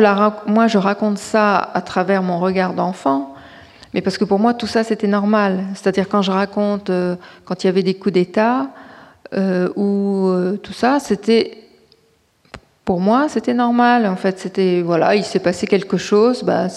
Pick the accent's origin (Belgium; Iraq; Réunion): Iraq; now in France; C'est-à-dire que il savait que je venais d'Irak, de temps en temps, il était au courant de certaines anecdotes, mais j'ai jamais beaucoup parlé de l'Irak parce que c'est en moi.